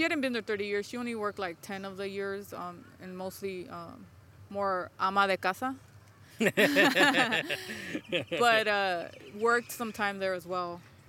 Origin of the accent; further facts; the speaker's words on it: San Pedro, California, United States; I grew up right here in the Harbor area, San Pedro. And it's pretty much at the end of the 110